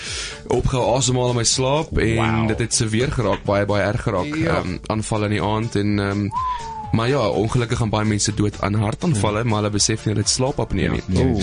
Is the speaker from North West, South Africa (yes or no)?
yes; Brits, North West, South Africa; Ek is eindelijk van Brits ook af, so van Brits toe hard.